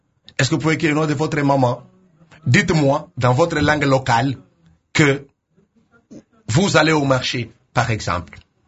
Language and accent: French; DR Congo; Alors, nous, en tant que Congolais, nous avons monté cette ASBL au niveau local.